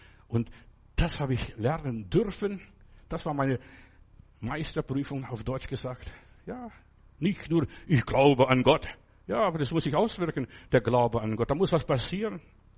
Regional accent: Lithuania; first language Lithuanian; German is a second language; Am Anfang, es ist schon so lange her, das war Litauisch, war meine Muttersprache. Ich habe kaum was gekonnt, bisschen Russisch und was ich so in der Schule gelernt habe.

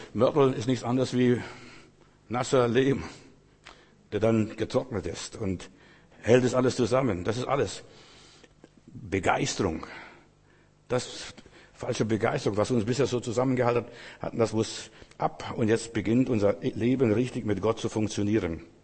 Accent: Klaipėda County, Lithuania; bei uns nach dem Krieg, wo ich groß geworden bin in Memeland, da gab es so viel Trümmer

